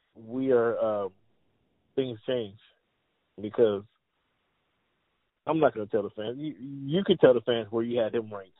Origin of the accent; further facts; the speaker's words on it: Seattle, Washington, United States; I mean, growing up in Seattle, the Mariners stunk out loud, so there was zero interest in baseball for me.